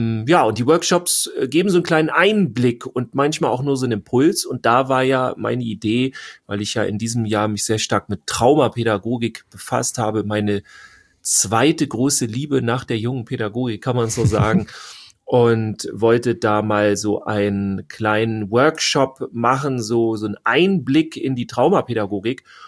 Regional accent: Schleswig-Holstein, Germany; Also wir kommen ja aus Schleswig-Holstein, südlicher Bereich

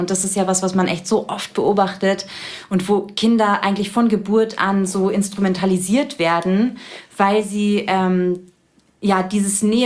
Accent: Bavaria, Germany; ich bin im Landkreis München, also schon ein bisschen ländlicher groß geworden

